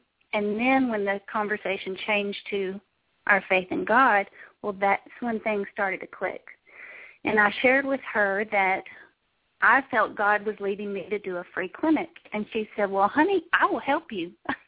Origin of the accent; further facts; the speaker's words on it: Texas, United States; I grew up in East Texas, and I was, you know, raised on the back of a horse, basically.